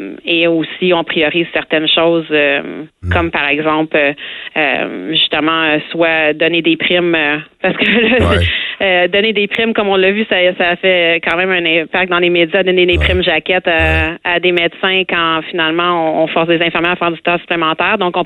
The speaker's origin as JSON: {"language": "French", "region": "Quebec", "country": "Canada", "said": "je suis infirmière, je suis québécoise, j'habite encore au Québec."}